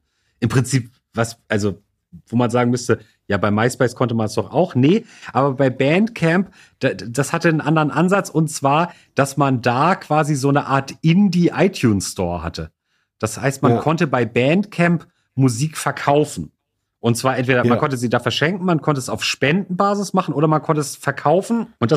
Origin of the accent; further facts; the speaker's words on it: Northern Germany, Germany; gerade als Norddeutscher im Privaten ist man ja sehr vorsichtig mit dem Begriff Freundschaft.